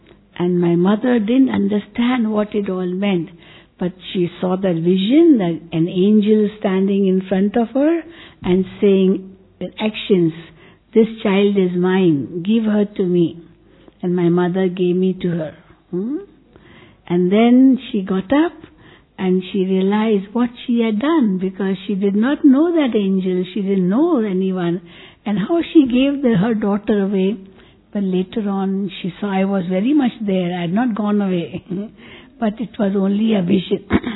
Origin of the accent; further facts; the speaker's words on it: Mumbai, Maharashtra, India; born there; And here I was born in Mumbai.